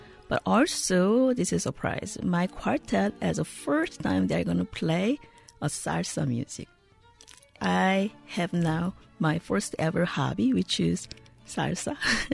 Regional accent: South Korea; moved away as an adult; also born or lived in Germany; now in United States; I'm a classical cellist. I'm from South Korea. I came here after my studies in Germany

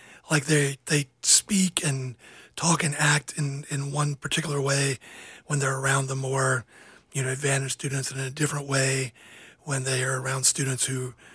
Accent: Georgia, United States; You know, the saying that I always heard growing up in Georgia was, you know, don't get above your raising.

